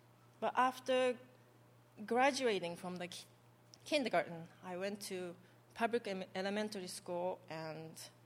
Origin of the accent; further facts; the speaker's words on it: Japan; I was born and raised in Japan, and my grandmother is a dedicated Buddhist.